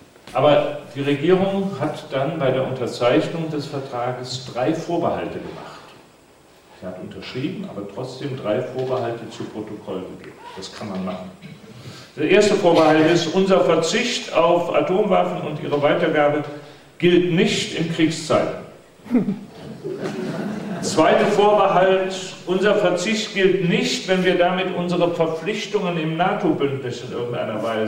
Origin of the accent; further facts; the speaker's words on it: Cologne, North Rhine-Westphalia, Germany; Adenauer war zwar der Bürgermeister zunächst noch meiner Heimat, Großstadt Köln, habe ihn als kleiner Junge auch schon erlebt